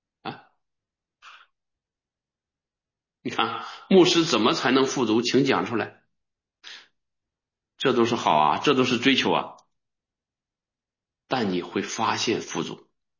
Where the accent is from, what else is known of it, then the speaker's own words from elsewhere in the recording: Northeast China, China; accent: Northeastern; 我的普通话大家都知道我是哪里人呐？啊，我是东北人，满口东北腔啊！